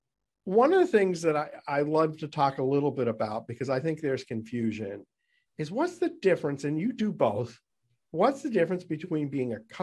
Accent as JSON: {"language": "English", "region": "New England", "country": "United States", "said": "You know, it's interesting as you say this, and we're both from New England"}